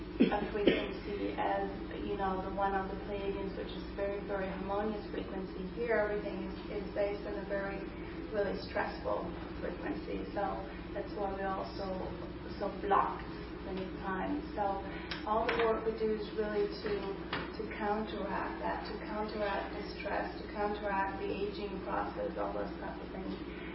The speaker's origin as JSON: {"language": "English", "country": "Germany", "tie": "born there", "also_born_or_lived": "Paris", "second_language": "English", "said": "I was born in Germany. I've lived there most of my life. I've lived in Paris for a couple of years and studied languages"}